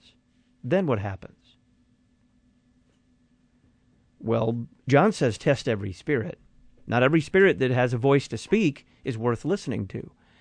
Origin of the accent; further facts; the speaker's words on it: Deep South, United States; also born or lived in Dallas; I was raised in the Deep South, so it's not like I've never heard anybody speak in tongues.